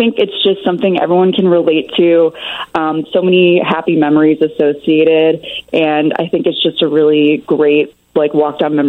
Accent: Northfield, Illinois, United States; I did. Yeah, I grew up in Northfield, and I went to Loyola Academy

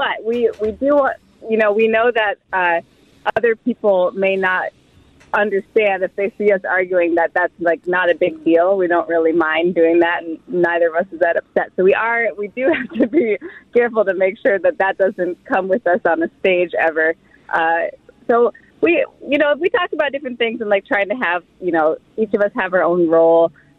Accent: Midwest, United States; we are both from the Midwest, and they were people who are also from the Midwest and wanted to make sure that music from the Midwest was getting passed on.

